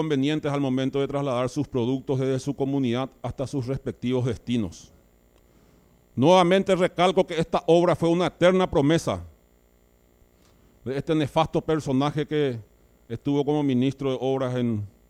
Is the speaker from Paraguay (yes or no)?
yes; Ypacaraí, Central, Paraguay; que para nosotros los ipacarayenses, presidente y colegas, es la esencia misma de nuestra existencia